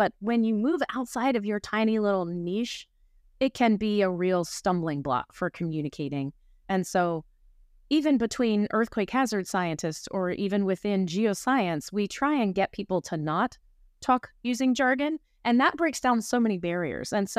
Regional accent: East Coast, United States; And I grew up on the East Coast. I had never really felt an earthquake, some little tiny ones, but it was an experience.

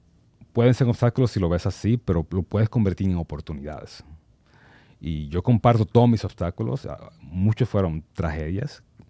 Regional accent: Santo Domingo, Dominican Republic; now in New York, United States; cuando yo crecí aquí, vendiendo guayaba en los Trinitarios, hasta que emigré a Harlem

